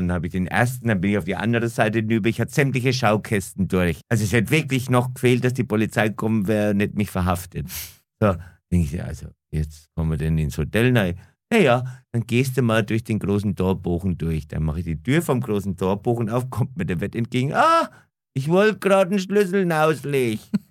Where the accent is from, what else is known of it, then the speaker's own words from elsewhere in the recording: Bavaria, Germany; bei uns in Franken